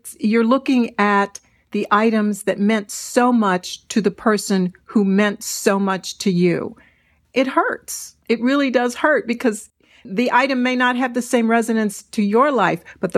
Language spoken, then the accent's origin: English; Columbus, Ohio, United States; I did steal a few locations from my hometown of Columbus, Ohio.